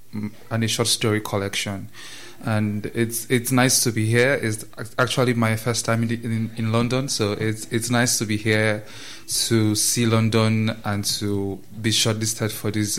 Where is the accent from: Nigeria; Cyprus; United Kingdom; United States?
Nigeria; I'm from Nigeria.